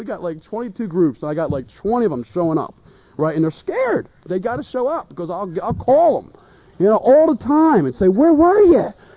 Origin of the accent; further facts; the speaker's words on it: Philadelphia, Pennsylvania, United States; well, I'm from Phil.